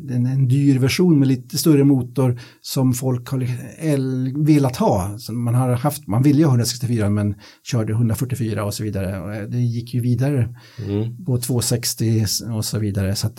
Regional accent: Sweden; som vi svenskar kanske varit, för lagoma då

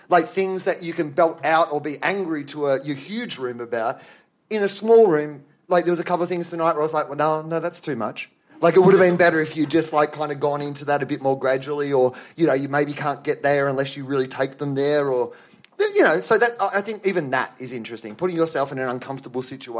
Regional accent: Australia; No, so me neither, because I'm an Australian

